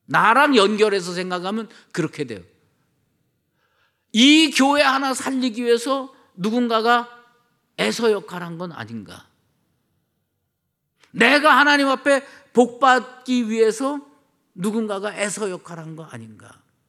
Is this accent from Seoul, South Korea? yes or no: yes; Seoul, South Korea; 그리고 서울로 올라가서 제가 태어나고 자랐습니다.